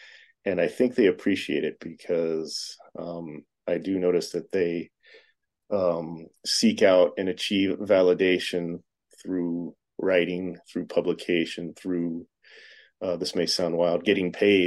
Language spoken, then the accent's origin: English; Florida, United States; growing up in Florida, reading these adventure novels, they always stuck with me.